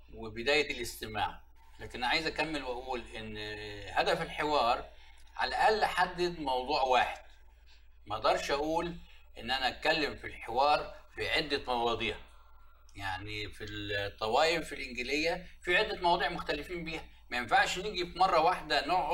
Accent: Egypt; انا بالنسبه لي كانت جديده عليا كمصري

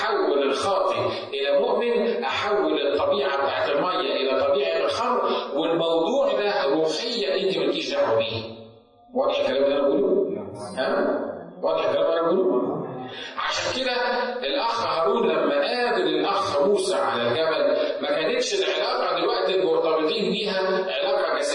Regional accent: Egypt; عندنا في مصر، ناخدها في مصر

